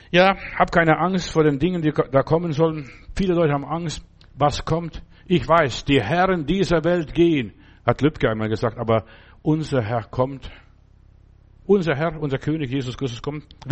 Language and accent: German; Klaipėda, Klaipėda County, Lithuania; Als ich jetzt vor Jahren mal in Memel, da wo ich herkomme, war und die Gegend besucht habe